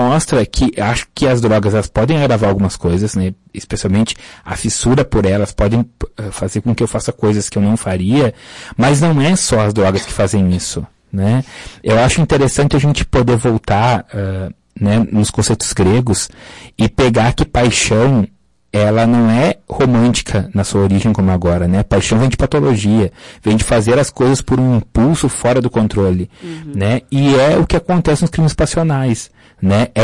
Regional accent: Cambará, Paraná, Brazil; eu me criei em Cambará, minha avó morava lá

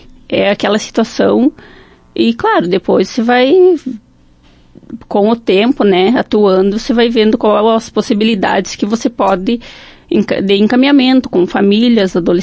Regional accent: Caseiros, Rio Grande do Sul, Brazil; now in Lagoa Vermelha, Brazil; Sou natural de Lagoa Vermelha, mas morei até os 12, 13 anos em Caseiros. Meus pais atualmente moram em Caseiros e eu moro aqui.

